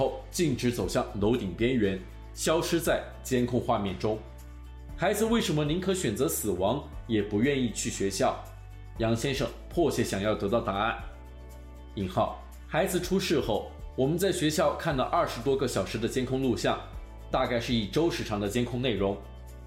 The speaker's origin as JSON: {"language": "Chinese", "country": "China", "said": "我们中国人当然可以基于自己的经历和价值观来反对大麻合法化"}